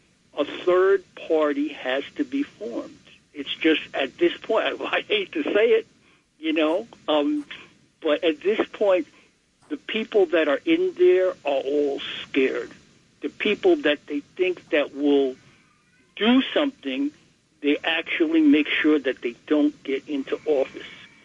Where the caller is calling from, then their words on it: New York City, New York, United States; Hi, I'm calling from Bed-Stuy, Brooklyn. I am Afro-American and I am a musician.